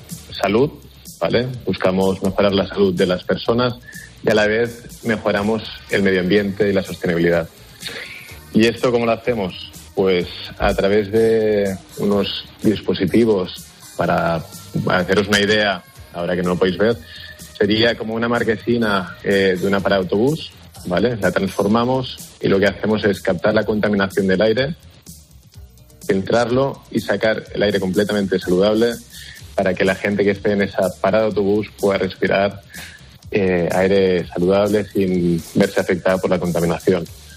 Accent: Barcelona, Catalonia, Spain; En mi familia somos muy deportistas y somos de Barcelona

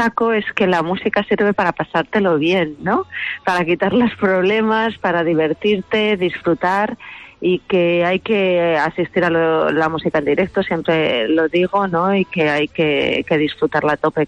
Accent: Cuenca, Castilla-La Mancha, Spain; Yo soy de Cuenca, de Castilla-La Mancha, y desde los 7 años pues me apuntaron al conservatorio

